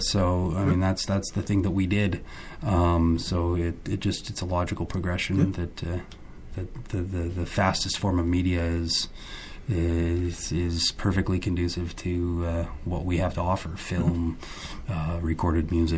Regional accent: Winnipeg, Manitoba, Canada; now in Germany; I'm originally from Winnipeg, but I've been living and touring in Europe for the last 3 years, specifically based out of Germany.

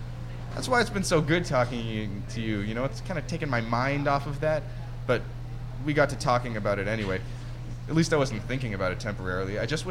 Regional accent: Windsor, Ontario, Canada; No, I'm from Windsor, actually.

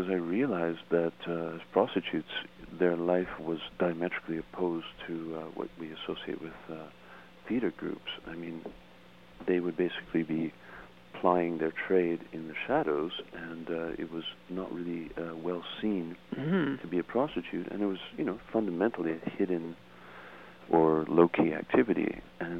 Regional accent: Montreal, Quebec, Canada; now in Toronto, Canada; Yeah, I'm originally from Montreal.

